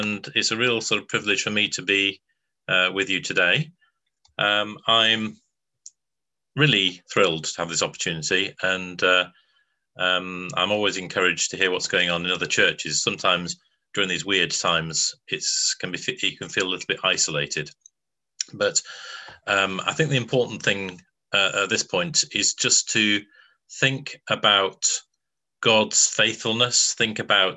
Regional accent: Blackpool, North West England, United Kingdom; When I was growing up in Anglican Church in Blackpool, Remembrance Day was notable by the fact there were a huge number of people in the congregation that were World War I veterans or World War II veterans.

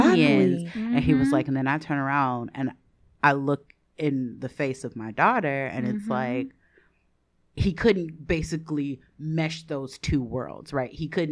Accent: Chicago, Illinois, United States; born there; which, side note, I was born in Chicago. Ain't nothing authentic or African about my black.

